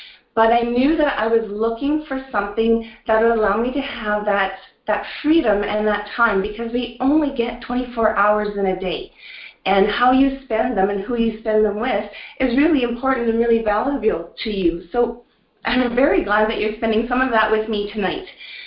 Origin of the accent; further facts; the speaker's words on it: Saskatchewan, Canada; I am from Saskatchewan, Canada